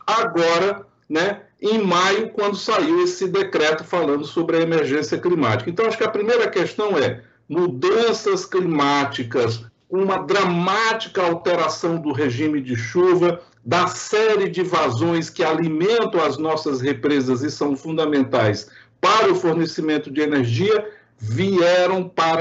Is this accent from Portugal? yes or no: no; Ceará, Brazil; como diz uma música lá do Ceará, da minha terra